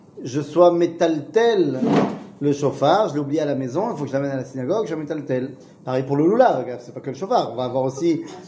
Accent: Metz, Grand Est, France; Moi, je viens de Metz

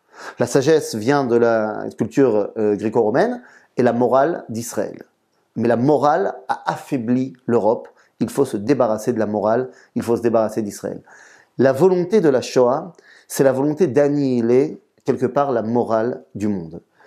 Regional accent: Metz, Grand Est, France; J'ai grandi à Metz.

